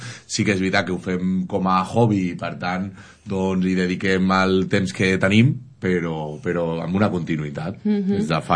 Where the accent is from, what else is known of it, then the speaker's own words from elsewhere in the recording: Piera, Catalonia, Spain; also born or lived in Barcelona; ara concretament al Bedor, però realment jo m'he criat a Can Bou, que és un altre dels barris de Piera, i porto tota la vida.